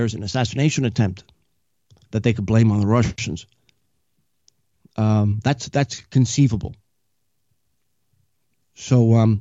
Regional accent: New York, United States; I mean, I grew up, you know, because I'm from the New York area with news reports about him

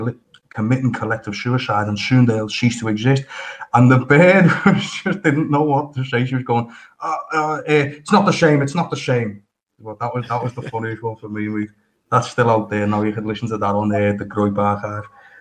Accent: United Kingdom; because we are the British public, and people are very, they're not as scared as they used to be

